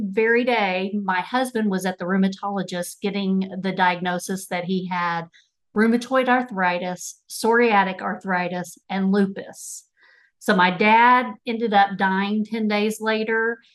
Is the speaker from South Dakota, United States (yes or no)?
no; Texas, United States; accent: Texas; Yes, my Texas accent definitely shines through.